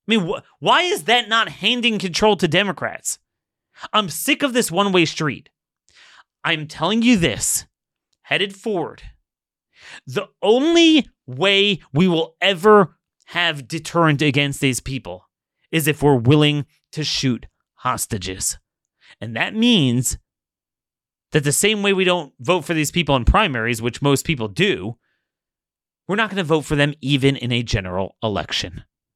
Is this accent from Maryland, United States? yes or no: yes; Maryland, United States; You know, I'm from Maryland